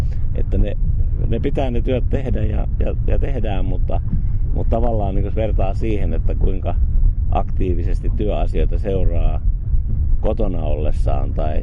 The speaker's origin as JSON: {"language": "Finnish", "town": "Alajärvi", "region": "South Ostrobothnia", "country": "Finland", "tie": "born there", "lives_now": "Helsinki, Finland", "said": "Alajärveltä."}